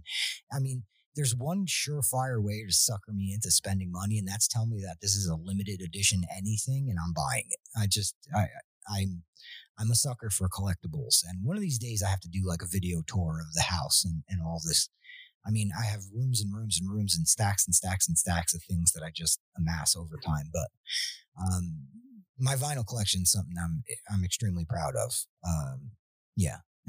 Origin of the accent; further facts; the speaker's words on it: East Coast, United States; And I grew up on the East Coast too.